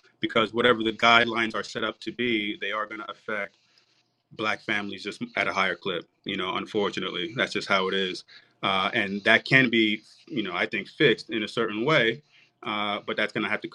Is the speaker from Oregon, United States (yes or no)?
no; New Jersey, United States; I'm from Jersey, born and raised. So not too far from you.